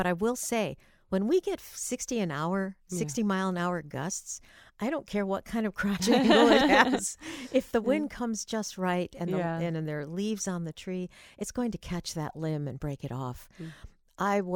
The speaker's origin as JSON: {"language": "English", "region": "Ohio", "country": "United States", "tie": "born or raised there", "said": "And I grew up in Lake County, up by the lake in Ohio."}